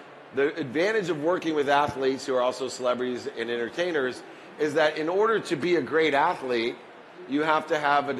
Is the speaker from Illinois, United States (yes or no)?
no; Akron, Ohio, United States; born there; where I was born in Akron, Ohio, in the projects